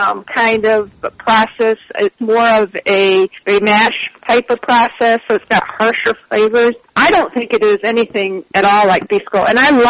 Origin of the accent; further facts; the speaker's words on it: Bolivia; When I tell people I was from Bolivia